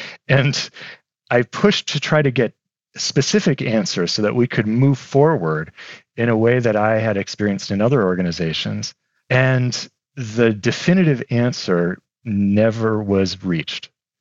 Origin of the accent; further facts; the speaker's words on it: East Coast, United States; now in Detroit, United States; a reminder, I grew up on the East Coast, so I was also moving into Detroit.